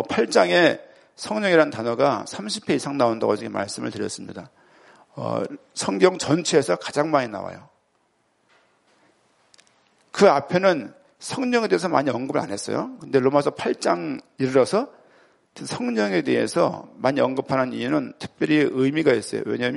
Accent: Seoul, South Korea; 제 고향은 서울이에요.

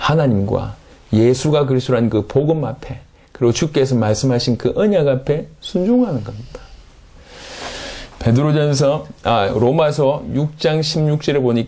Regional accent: Yeongnam, South Korea; 우리는 영남에서 자랐을 때

